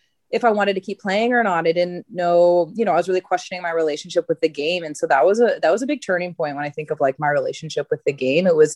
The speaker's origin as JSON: {"language": "English", "town": "Ottawa", "region": "Ontario", "country": "Canada", "lives_now": "Nova Scotia, Canada", "said": "and I'm originally from Ottawa, so I felt really bad for my family."}